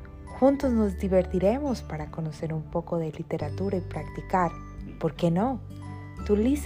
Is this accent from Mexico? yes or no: no; Colombia; now in Canada; Soy una colombiana que ha vivido un poco más de la mitad de su vida en Canadá.